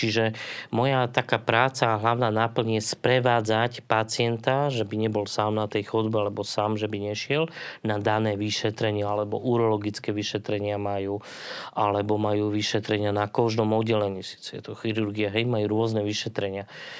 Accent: Prešov, Prešov Region, Slovakia; moved away as an adult; now in Bratislava, Slovakia; To, že moje rodné mesto je Prešov. 20 rokov som tam žil, vychovával sa. A teraz 20 rokov som v podstate už mimo Prešova.

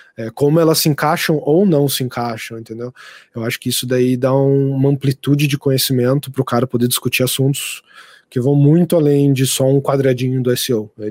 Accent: São José dos Campos, São Paulo, Brazil; foi aí que eu também transitei de sair de São José dos Campos, né? Onde era minha cidade natal mesmo, para São Paulo

